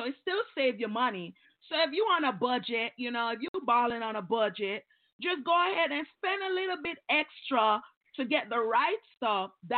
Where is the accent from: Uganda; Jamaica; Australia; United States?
Jamaica; So given the fact that, like, I come from Jamaica, right? In Jamaica, we have all the herbs